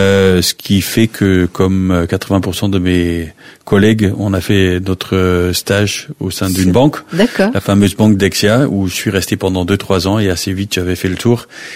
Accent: Belgium; je suis belge, ça s'entend tout de suite certainement à mon petit accent.

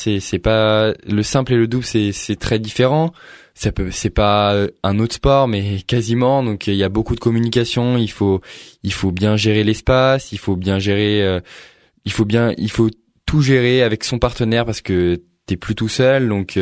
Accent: Montmorency, Île-de-France, France; born there; moi je suis né à Montmorency.

